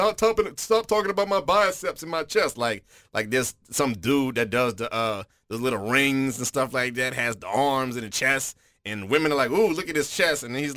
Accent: the South, United States; I'm from the South. I need meat on my bones.

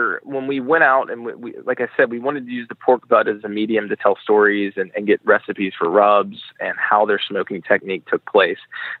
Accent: the South, United States; Yeah, I'm born and raised in the South.

